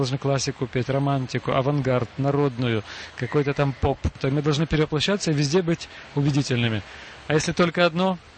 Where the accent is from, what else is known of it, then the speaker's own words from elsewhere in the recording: Ukraine; now in Czechia; приехал в Чехию, я был никто. И мне пришлось все сначала, так сказать, испытать вот это становление, как украинец